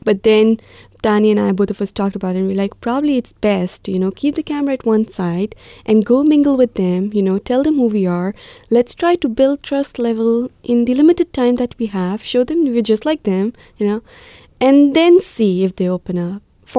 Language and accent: English; Karachi, Sindh, Pakistan; it's much, much better than what I've seen in Pakistan. I grew up in Karachi, and I've never seen people, you know, coming together.